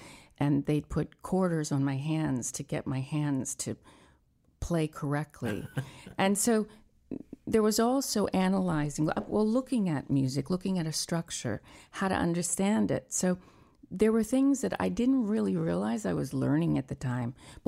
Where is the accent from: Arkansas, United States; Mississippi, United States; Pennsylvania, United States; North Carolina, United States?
North Carolina, United States; Conover; born there; I was born in Newton, Conover, North Carolina on August 22nd, 1963.